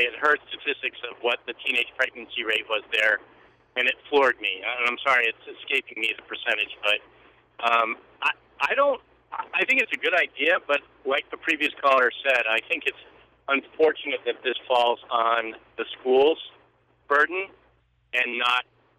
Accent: Springfield, Massachusetts, United States; I'm from Springfield, Mass. originally

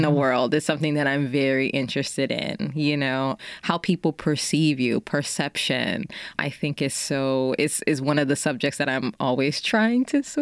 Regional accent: New Orleans, Louisiana, United States; I grew up in New Orleans. I'm like, I want to see some mountains.

